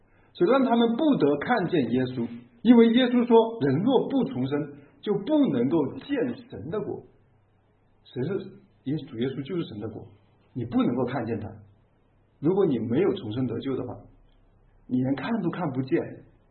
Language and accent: Chinese; Northeast China, China; 可能我们东北人非常高大